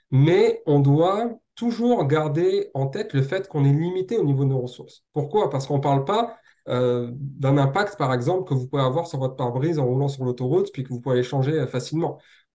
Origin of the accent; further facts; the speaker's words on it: Île-de-France, France; je viens du Val-de-Marne, du 94, et je suis présent sur ce genre d'appel pour résoudre ces problématiques